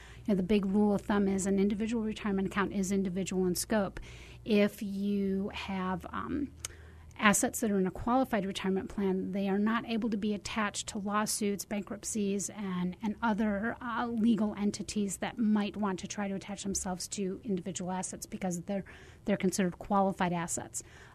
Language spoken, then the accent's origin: English; St. Louis, Missouri, United States; I'm from St. Louis.